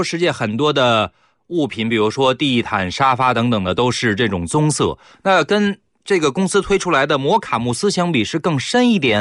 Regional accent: China; 作为一个中国人，首先我看到的我也像你想的一样想到巧克力或者说咖啡

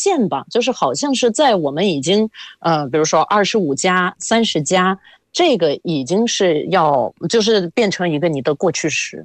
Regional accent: Latvia; Chinese is a second language; now in China; 虽然在我家乡现在如果我从中国回到拉脱维亚

